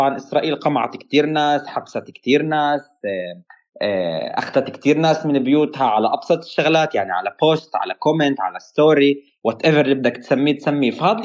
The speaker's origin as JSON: {"language": "Arabic", "country": "Palestine", "moved": "yes", "said": "وأنا خرجت من فلسطين أفاجئك، أنا خرجت من فلسطين لأكتشف الفلسطين اللي فيه"}